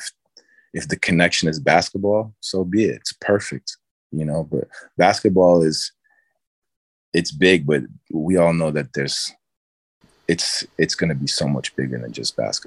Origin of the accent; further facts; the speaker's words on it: New York City, New York, United States; Even when I was growing up in New York City